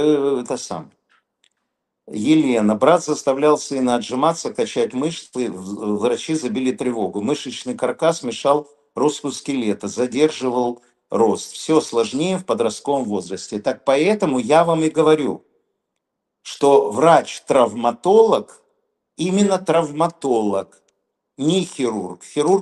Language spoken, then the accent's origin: Russian; Odesa, Odesa Oblast, Ukraine; now in Moldova; А я из Одессы в Кишинев на электричке.